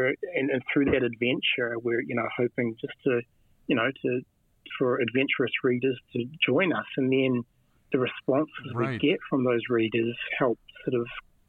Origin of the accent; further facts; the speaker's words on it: Wellington, New Zealand; now in Taichung, Taiwan; we grew up in Wellington, New Zealand. You know, we didn't grow up in New York, Los Angeles, or Berlin, or London, or, you know, we were in Wellington and New Zealand, and then we moved to Taichung City, Taiwan.